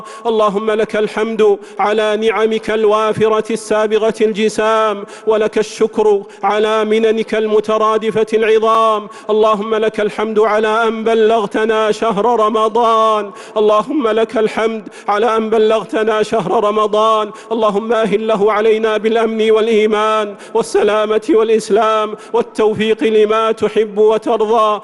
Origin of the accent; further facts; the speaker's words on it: Saudi Arabia; اللهم احفظ بلادنا المملكة العربية السعودية